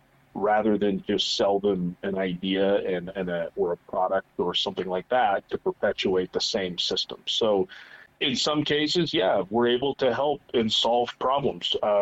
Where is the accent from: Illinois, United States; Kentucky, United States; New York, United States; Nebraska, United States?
Nebraska, United States; But obviously, growing up in Central Nebraska, I grew up around ag. I'm not from a family farm, but I worked on farms, family friends.